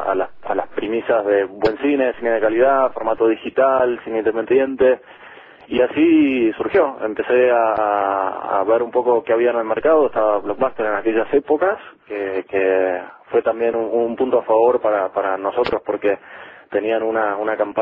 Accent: Buenos Aires, Argentina; now in Madrid, Spain; Nosotros somos de Buenos Aires, mi mujer y yo.

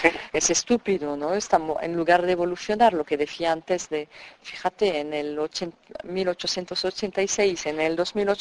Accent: France; Spanish is a second language; como buena francesa, a pesar de los estereotipos

